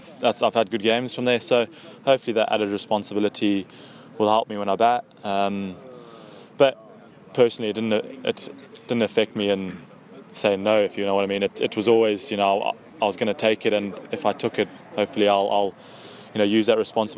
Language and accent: English; Zimbabwe; growing up in Zimbabwe